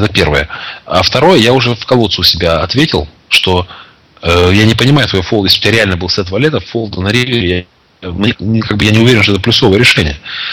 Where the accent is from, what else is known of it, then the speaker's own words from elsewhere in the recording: Arkhangelsk, Arkhangelsk Oblast, Russia; Так, да ладно, я из Архангельска.